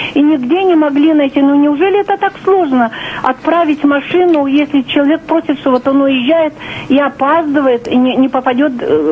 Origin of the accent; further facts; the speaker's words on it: Petrozavodsk, Republic of Karelia, Russia; Я ваш гость. Я из Петрозаводска приехала.